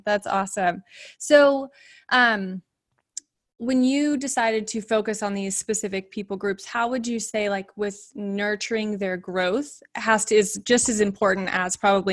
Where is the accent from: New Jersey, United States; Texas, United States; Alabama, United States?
Texas, United States; Fort Worth; I'm from Fort Worth.